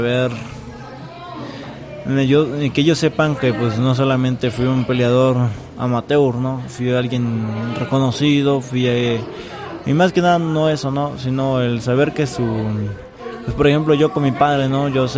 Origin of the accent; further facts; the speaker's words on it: San Pedro de Los Baños, State of Mexico, Mexico; Eso, yo soy de San Pedro de Los Baños